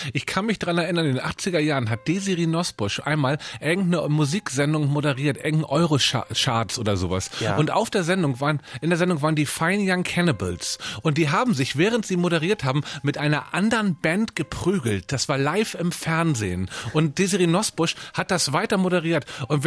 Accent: Northern Germany, Germany; ich bin aus Norddeutschland

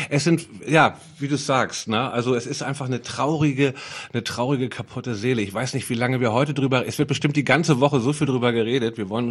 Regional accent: Germany; Es ist aber wichtig, gerade wir als Deutsche, und auch wenn es alles echt ein bisschen pathetisch klingt, es ist unsere verdammte Aufgabe.

